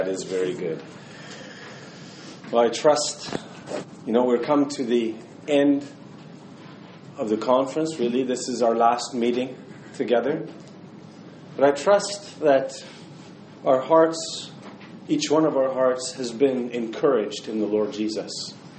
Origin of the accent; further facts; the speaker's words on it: Niagara, Ontario, Canada; In this case, we come from Niagara to Montreal. But you know, I've come from Niagara and gone to another continent on the other side of the world